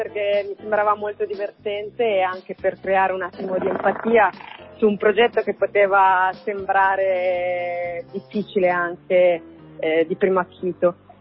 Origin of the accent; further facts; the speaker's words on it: Rimini, Emilia-Romagna, Italy; io sono di Rimini